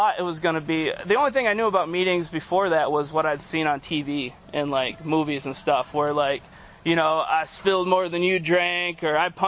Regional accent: Michigan, United States; I'm an addict from Michigan

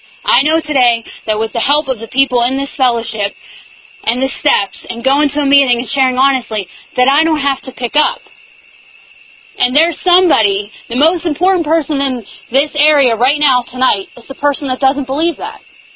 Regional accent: Pittsburgh, Pennsylvania, United States; I'm an addict. I'm from Pittsburgh, Pennsylvania. And you probably don't even know where that is.

